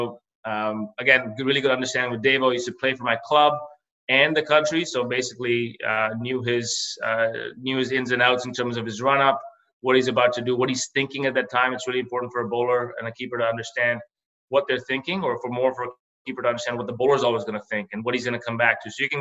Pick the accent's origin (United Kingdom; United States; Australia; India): India; moved away; So growing up in India, I was always the keeper.